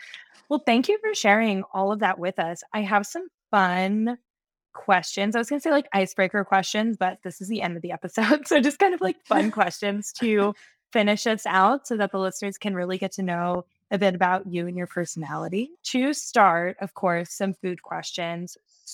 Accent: Lewisburg, West Virginia, United States; And I'm in the South, in South Carolina. So it is a lot more mild. than where I grew up in West Virginia, where it'd be like, even the fall was too cold for me. Like, I'm pretty sure they're already in the 50s in Lewisburg where I grew up.

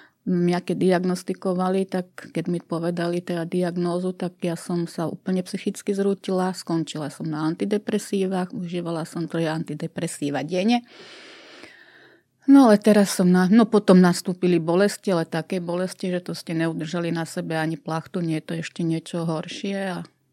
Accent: Malacky, Bratislava Region, Slovakia; Som síce z Bratislavského kraja, som z Malaciek

